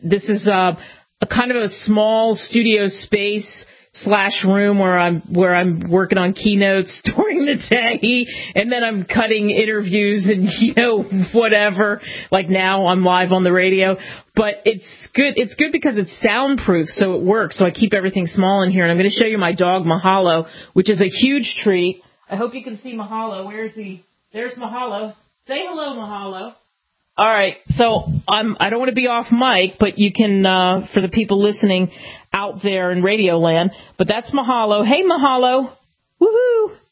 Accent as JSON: {"language": "English", "region": "New Jersey", "country": "United States", "tie": "born or raised there", "said": "When I grew up in Jersey"}